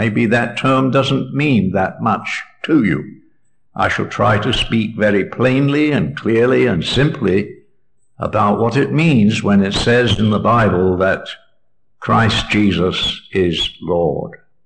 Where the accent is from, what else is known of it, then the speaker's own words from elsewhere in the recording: Ontario, Canada; We come from Ontario. I live just halfway between Detroit and Buffalo